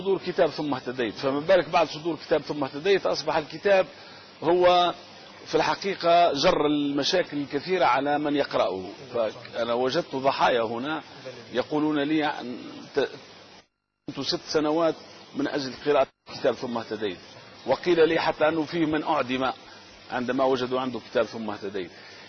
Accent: Tunisia; born there; أجدادنا من الموسويين الذين نزحوا من السماء ومن سماوة العراق. إذن أنا عراقي الأصل وتونسي المولد

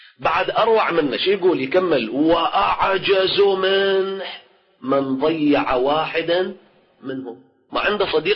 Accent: Iraq; احنا عندنا بالعراق

